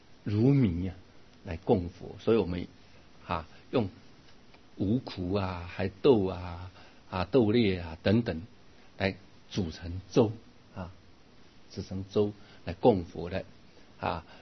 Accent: China; 那我们中国人也喜欢这个88这两个字

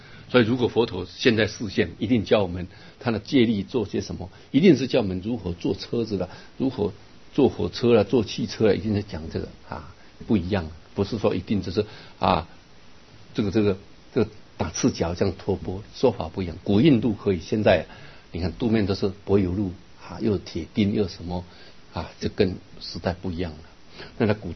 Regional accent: Taiwan; 那个我们台湾人都是那渔船啊

